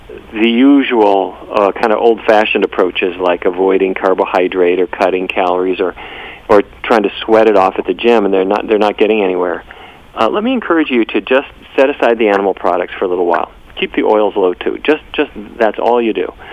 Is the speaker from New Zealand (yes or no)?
no; Fargo, North Dakota, United States; I grew up in Fargo, North Dakota, and my grandpa and every generation back as far as I can trace was actually in the cattle business.